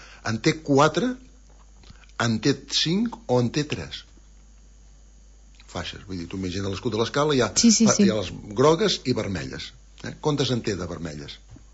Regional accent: Catalonia, Spain; perquè jo sóc de la República Independent de l'Empordà i tenim 3 faixes a la nostra bandera

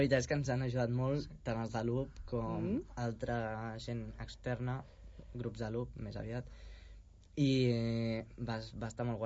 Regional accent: Santa Lucena, Catalonia, Spain; ara jo sóc de Santa Lucena, un poble al costat de... O sigui, no sóc ben bé de Blanes, que molta gent es pensa que sóc de Blanes... No, sóc de Santa Lucena

